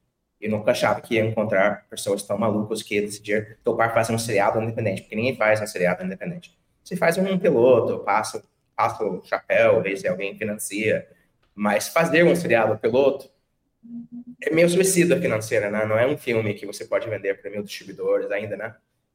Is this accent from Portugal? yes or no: no; United States; sou dos Estados Unidos, né? Comecei minha carreira no Brasil